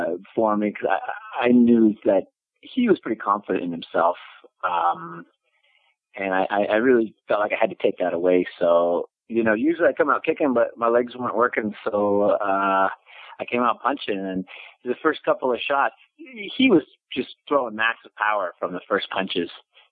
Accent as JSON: {"language": "English", "town": "San Jose", "region": "California", "country": "United States", "tie": "born or raised there", "said": "The biggest one is this is my hometown. I'm from San Jose."}